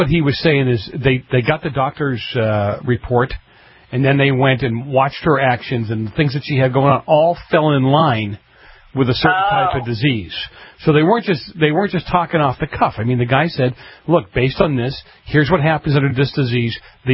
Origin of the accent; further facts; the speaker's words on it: Boston, Massachusetts, United States; I growing up in Boston, I got that pretty quick.